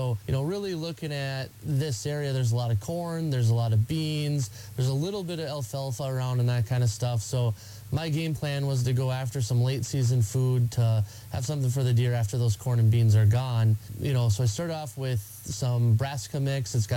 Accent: Minnesota, United States; You know, I'm from Minnesota.

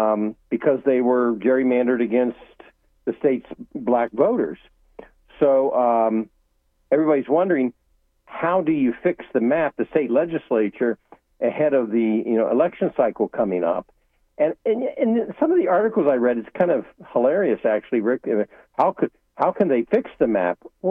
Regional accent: Ohio, United States; Well, yes. My home state, the legislature, drew maps. The Ohio Supreme Court said no.

